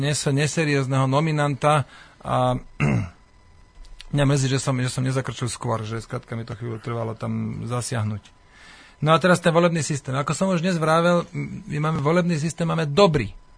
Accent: Banská Bystrica, Banská Bystrica Region, Slovakia; Prečo keď som z Banskej Bystrice, musím zastupovať práve Banskobystričanov?

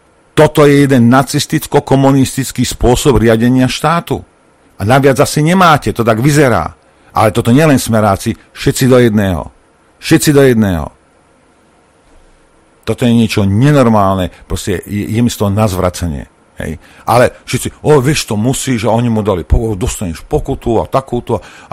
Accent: Lučenec, Bratislava Region, Slovakia; born there; Jak ja som sa narodil v Učenci.

